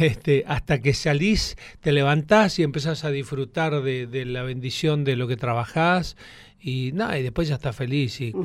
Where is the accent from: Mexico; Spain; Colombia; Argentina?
Argentina; Las Heras, Santa Cruz; also born or lived in Puerto Deseado; Yo nací en Deseado por una cuestión fortuita, porque en realidad yo pertenezco más a la zona de Las Heras, y a la zona más rural